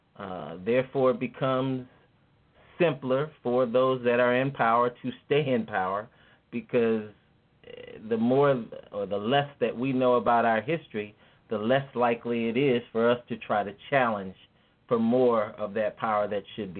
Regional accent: Alabama, United States; Well, as you know, I'm from Alabama, but we won't talk about Alabama today.

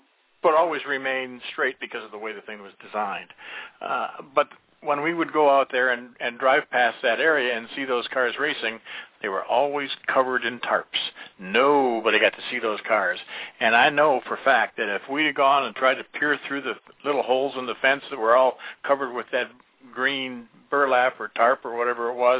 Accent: Michigan, United States; because being born and raised in Michigan, we had a little family area, a little lake lot, if you will

